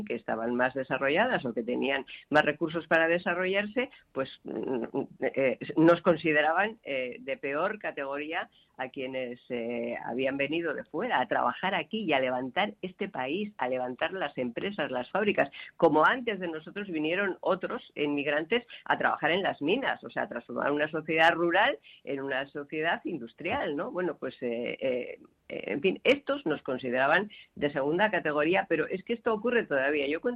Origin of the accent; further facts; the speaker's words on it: Sodupe, Basque Country, Spain; En mi pueblo, en Sodupe, en los 60, había un nacionalista, un socialista y un comunista.